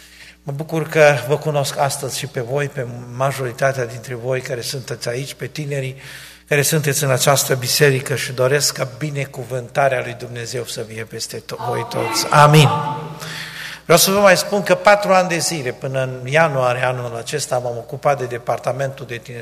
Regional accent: Orăștie, Hunedoara County, Romania; eu vin pentru prima dată în Canada și am venit din România, din orăștie, din județul Hunedoara, aproape de Deva, cine e din zona respectivă. Sunt păstorul bisericii de acolo

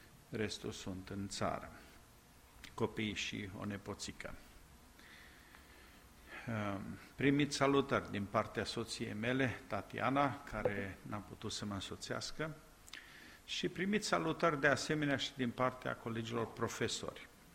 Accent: Timișoara, Timiș County, Romania; eu sunt din România, vin din Timișoara, unde locuiesc.

